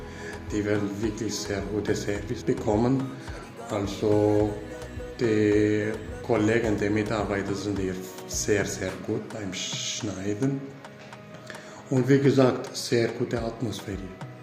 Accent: Syria; now in Austria; ich bin Kurde aus Syrien, bin seit 2015 da, also 2016 angefangen zu arbeiten in Österreich.

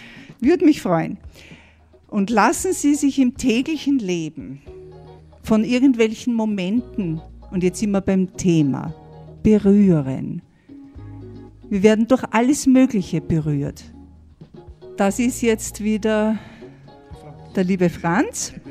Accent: Vienna, Austria; Seit 2006 lebe ich hier und ja, mich hat es daher verschlagen, aber hätte man als Wienerin nie vorstellen können, dass ich da so glücklich sein kann.

